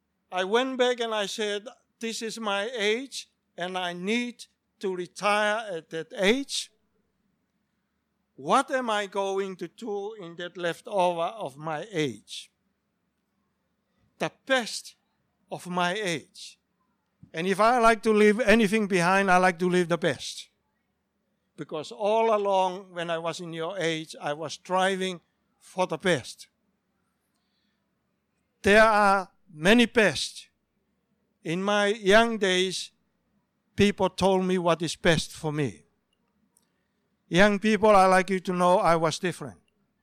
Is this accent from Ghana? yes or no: no; Tonga; moved away; I grew up in Tonga as a young person like you, and I was told how to be young people. I moved to another nation